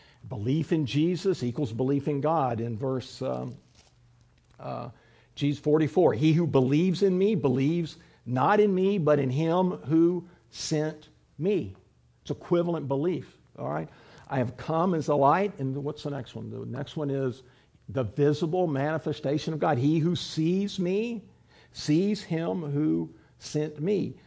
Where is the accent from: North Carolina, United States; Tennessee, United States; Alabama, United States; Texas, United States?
Texas, United States; Because I don't have to quit being an American. I don't have to quit being a Texan.